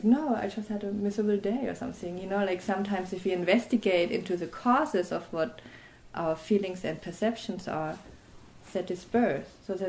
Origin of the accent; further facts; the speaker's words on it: Germany; accent: German; English is a second language; oh, my fast speech and my German accent gets in the way, right?